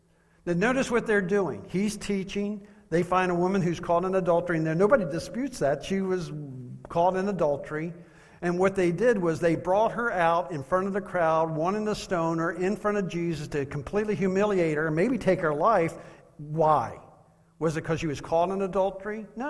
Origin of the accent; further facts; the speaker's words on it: Washington, D.C. area, United States; also born or lived in Texas; Growing up in the Washington, D.C. area, our culture was always, if you're talking to an adult or somebody older to you, than you, it would be Mr. and Mrs. Tierney.